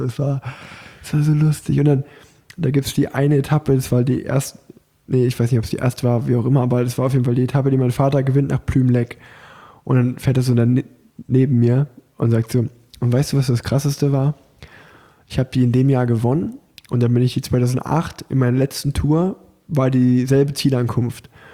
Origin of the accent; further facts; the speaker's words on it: Unna, North Rhine-Westphalia, Germany; ich komme aus Unna